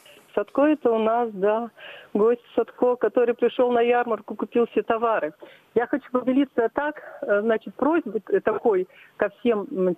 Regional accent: Yekaterinburg, Sverdlovsk Oblast, Russia; born there; moved away as an adult; now in Veliky Novgorod, Russia; Я сама родилась в Екатеринбурге. Я училась в институте народного хозяйства и по распределению уехала в Великий Новгород. И до сих пор живу здесь.

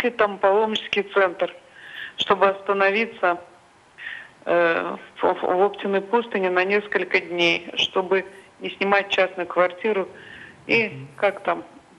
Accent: Saratov, Saratov Oblast, Russia; Я из Саратова

